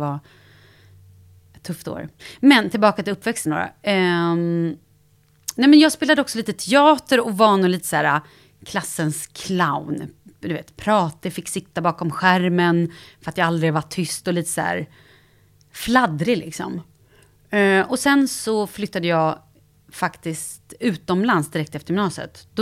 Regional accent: Vallentuna, Stockholm County, Sweden; jag är uppvuxen i Vallentuna, en förort. Orten, nej. Men en förort till Stockholm. Där jag har bott med min mamma, mestadels av livet.

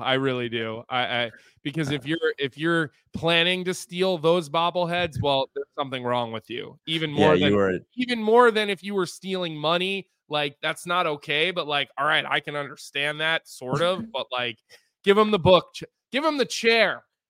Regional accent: Philadelphia, Pennsylvania, United States; And I'm from Philadelphia.

